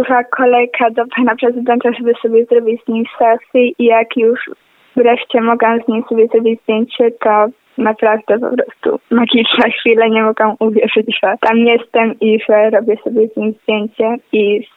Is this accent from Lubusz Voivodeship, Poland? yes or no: yes; Zielona Góra, Lubusz Voivodeship, Poland; moved away as an adult; now in Ireland; Pochodzimy z Zielonej Góry, tam żeśmy mieszkali przed wyjazdem tutaj do Irlandii.